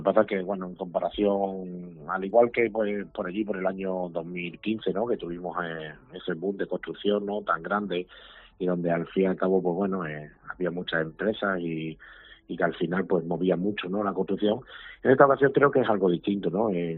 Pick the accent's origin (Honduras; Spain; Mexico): Spain; Pizarra, Andalusia; en mi caso, pues bueno, a mi pueblo, a Pizarra